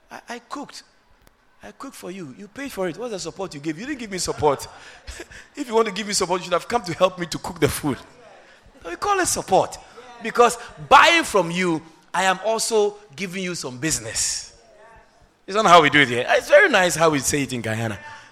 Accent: Ashanti, Ghana; I'm from the Ashanti tribe.

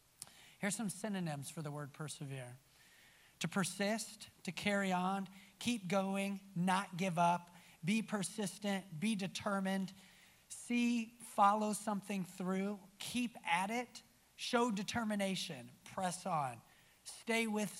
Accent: Fort Wayne, Indiana, United States; also born or lived in Thailand; now in Atlanta, United States; I grew up in Fort Wayne. I've had the wonderful privilege of living around the world in Thailand and then on the West Coast, now in Atlanta, Georgia. I'm a Southern boy now

